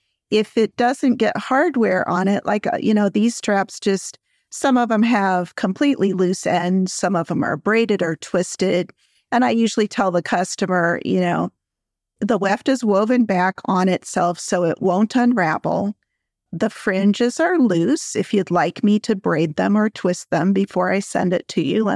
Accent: Illinois, United States; I grew up in Illinois, so I'm at this craft fair with my family

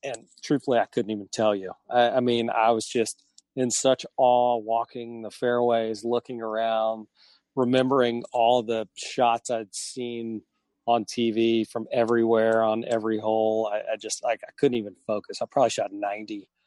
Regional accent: Georgia, United States; as growing up in Georgia, you know, Augusta National is like Mecca.

